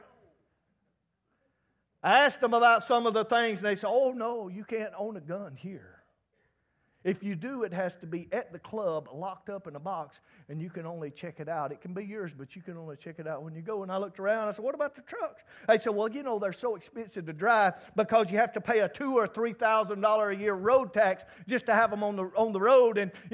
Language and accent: English; the South, United States; born there; I praise God that I was born in the United States in the Bible Belt.